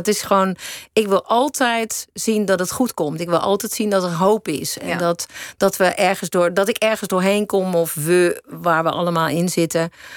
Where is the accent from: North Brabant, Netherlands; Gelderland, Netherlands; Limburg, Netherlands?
North Brabant, Netherlands; Ik kom zelf uit Brabant.